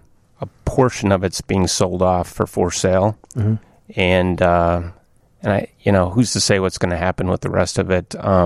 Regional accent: Chicago, Illinois, United States; being a Chicagoan, we all like to think that it was ours to lose.

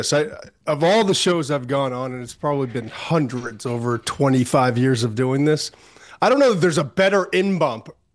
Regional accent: Boston, Massachusetts, United States; I'm from Boston, admittedly.

